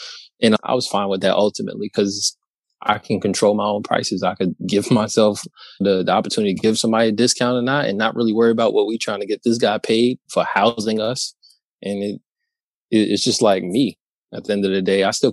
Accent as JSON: {"language": "English", "region": "New York", "country": "United States", "said": "And I'm from New York. I'm in New York."}